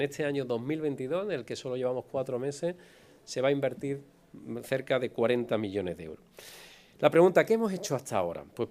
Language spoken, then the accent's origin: Spanish; Málaga, Andalusia, Spain; yo soy malagueño